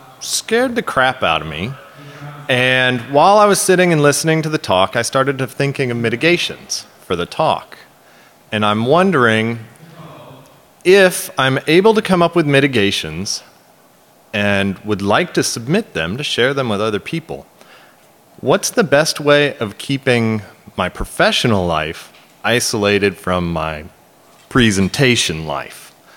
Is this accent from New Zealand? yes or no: no; Midwest, United States; also born or lived in Texas; From Texas. We've got some other Texans floating around here. But I grew up in the Midwest.